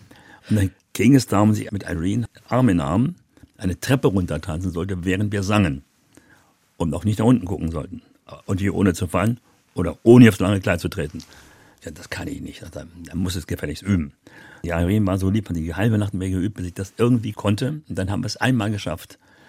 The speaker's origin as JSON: {"language": "German", "region": "Berlin", "country": "Germany", "tie": "born or raised there", "said": "wurde man mir mal hingefahren in meine Geburtsstraße, da wo ich dann aufgewachsen bin."}